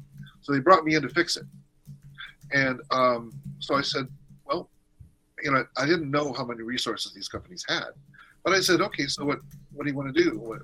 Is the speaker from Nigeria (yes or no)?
no; California, United States; When I was brought in, I was the guy from California